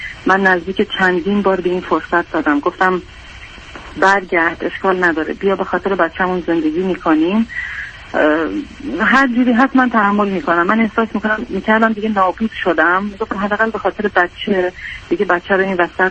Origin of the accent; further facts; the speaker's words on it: Iran; moved away as an adult; now in England, United Kingdom; الان 3 سالی هست که اومدم انگلیس به صورت پناهندگی. خودم نمیدونم اصلا با چه وضعیتی من از ایران بیرون اومدم